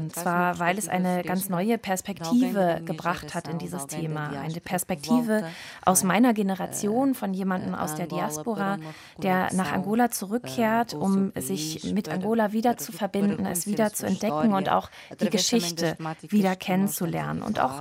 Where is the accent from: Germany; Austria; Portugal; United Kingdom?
Portugal; moved away; auch meiner Jugend in Portugal, über das Leben im Exil und auch diese Frage, die ich bereits erwähnt habe, egal wo man ist, immer als Ausländer wahrgenommen zu werden.